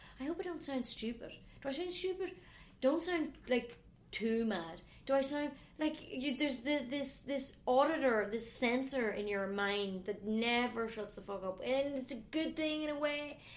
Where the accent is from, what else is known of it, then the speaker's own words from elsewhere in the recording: Ireland; As an Irish person, trying to promote yourself.